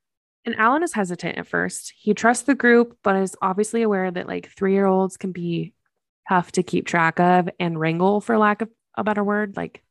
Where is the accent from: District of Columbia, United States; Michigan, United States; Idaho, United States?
Idaho, United States; which we're from Idaho. We know exactly what that's like.